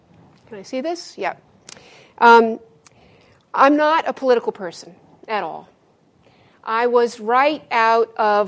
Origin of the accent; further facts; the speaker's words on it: Santa Monica, California, United States; It's a Santa Monica beach house, and I'm from Santa Monica.